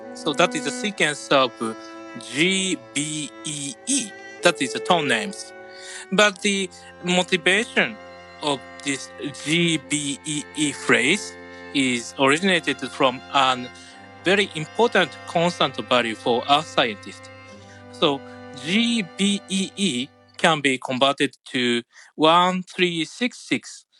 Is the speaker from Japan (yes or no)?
yes; Japan; English is a second language; from Japan.